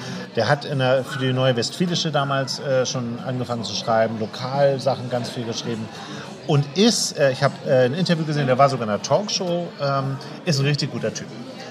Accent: Hamburg, Germany; natürlich ist es als Hamburger natürlich hart

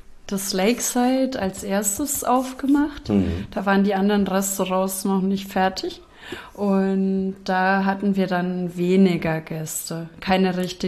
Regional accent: Bavaria, Germany; Ja, ich komme ja aus Franken

